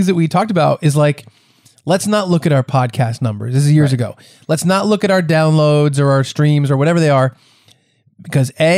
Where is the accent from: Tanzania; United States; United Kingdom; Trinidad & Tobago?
United States; Ohio; I'm from Ohio, but strangely enough, my accent sounds exactly like Chuck's Harry Potter voice.